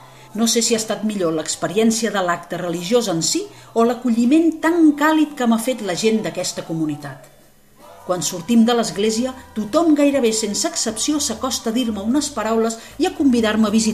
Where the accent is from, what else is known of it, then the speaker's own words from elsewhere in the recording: Barcelona, Catalonia, Spain; now in United States; Els diu que vinc de Barcelona, que estic fent un viatge per la ruta